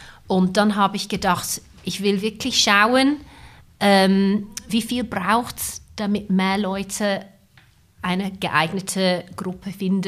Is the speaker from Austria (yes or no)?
no; England, United Kingdom; Ich bin in England geboren und aufgewachsen, aber meine Eltern sind auch Migranten. Meine Mutter kommt aus Österreich und mein Vater ist indischer Abstammung, ist aber auch nicht in Indien geboren, aufgewachsen, sondern in Sansibar.